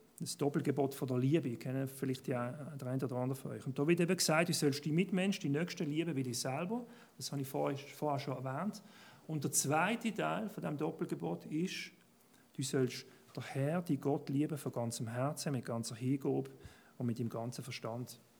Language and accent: German; Basel, Basel-Stadt, Switzerland; Zum Beispiel als Basler von mir auf dem Fußball.